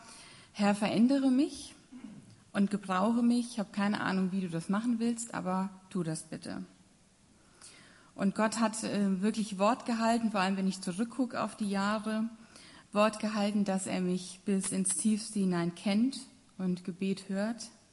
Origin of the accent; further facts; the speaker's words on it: Nanzenbach, Hesse, Germany; Ich komme ja hier aus Nanzenbach, aus einem schönen Land-Dill-Kreis und von 1500 auf 20 Millionen.